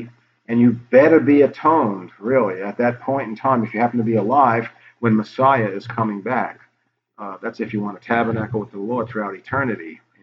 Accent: New York, United States; I'm sorry if I'm speaking fast. I'm from New York.

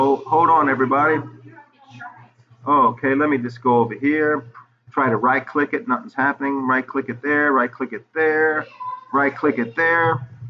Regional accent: New York, United States; because I might talk too fast because I'm from New York.

